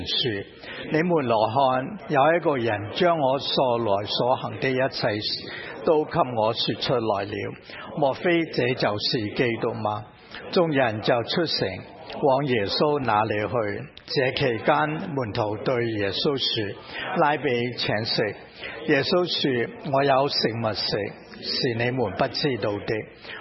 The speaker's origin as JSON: {"language": "Chinese", "country": "China", "said": "这些是我们中国人的厨房里面是很难想象没有的"}